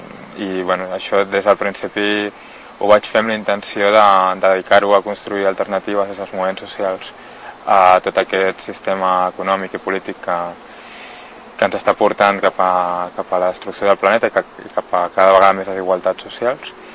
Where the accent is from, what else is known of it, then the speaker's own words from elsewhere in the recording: Vilanova i la Geltrú, Catalonia, Spain; born there; now in Barcelona, Spain; vaig néixer a Vilanova i la Geltrú, ara fa 32 anys, i bueno, fa dos o tres anys aquí a Barcelona, que és on he viscut els darrers 10 anys